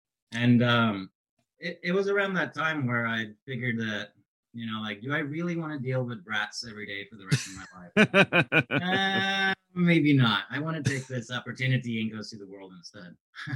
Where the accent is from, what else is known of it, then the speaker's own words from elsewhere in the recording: Norway; English is a second language; I grew up in Norway.